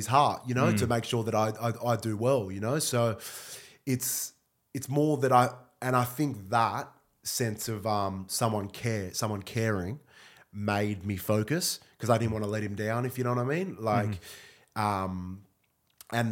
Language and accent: English; Melbourne, Victoria, Australia; I became the first Melbourne kid ever to play for the club.